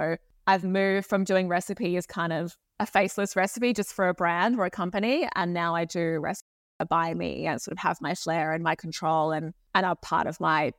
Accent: Sydney, New South Wales, Australia; I grew up in Sydney in Australia, which is why it took us a while to make a time that worked for everyone. It's a very sort of outdoors beach culture here, which I've loved.

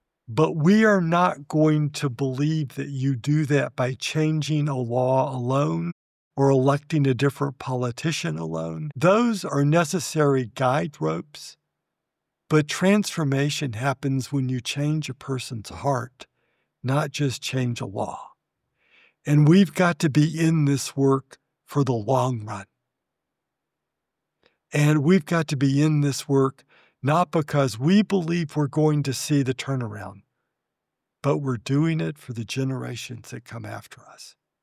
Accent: Alabama, United States; I grew up in Alabama in the 50s. I was a Lebanese descendant. My parents came from Lebanon to the United States as children.

